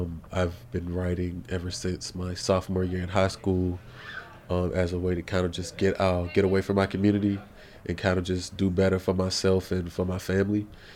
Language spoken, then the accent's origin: English; Birmingham, Alabama, United States; I'm from Birmingham, Alabama.